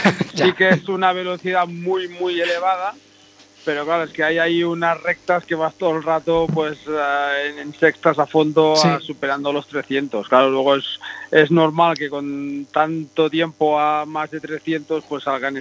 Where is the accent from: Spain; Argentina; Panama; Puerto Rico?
Spain; Sí, soy el único español que va a competir ahí.